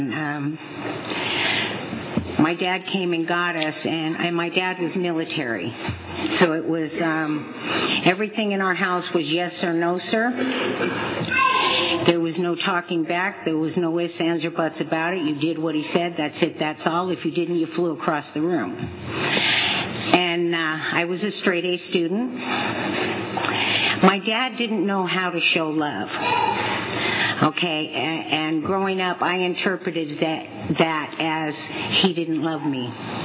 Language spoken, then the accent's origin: English; San Diego, California, United States; I grew up in San Diego. So from Mountain View, I hitchhiked back down to San Diego.